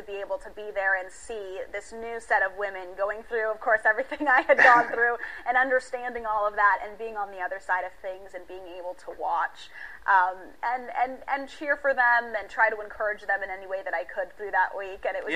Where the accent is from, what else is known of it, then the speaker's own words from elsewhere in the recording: Nebraska, United States; And I was from Nebraska